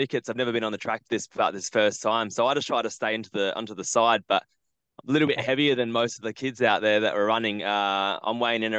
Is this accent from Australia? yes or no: yes; South Australia, Australia; We're a little bit biased, being South Australian.